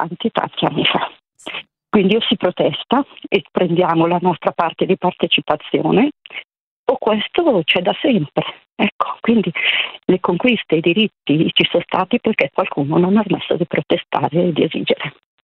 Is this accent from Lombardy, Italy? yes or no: yes; Milan, Lombardy, Italy; now in Tuscany, Italy; Sono milanese, trasferita in Toscana da anni